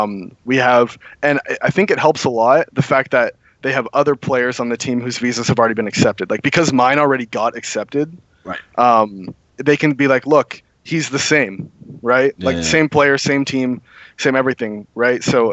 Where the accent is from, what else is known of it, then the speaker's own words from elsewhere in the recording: Canada; Obviously, really easy for me being Canadian.